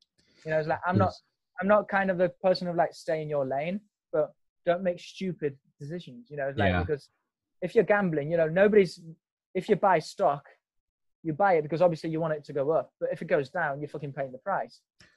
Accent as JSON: {"language": "English", "country": "Spain", "tie": "born or raised there", "said": "I'm studying in the university in my hometown, you know, living with my parents, because I decided, you know, if I can't afford going to Madrid, which is the capital here"}